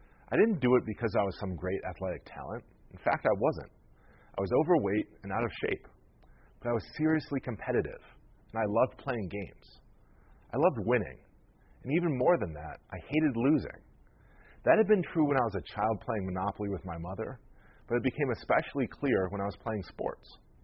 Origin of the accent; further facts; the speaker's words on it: Buffalo, New York, United States; When I was a kid growing up in Buffalo, I spent a lot of time alone.